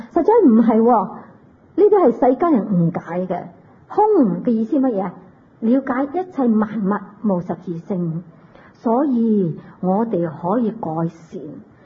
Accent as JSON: {"language": "Cantonese", "country": "China", "said": "但我哋中国人咧就比较懒"}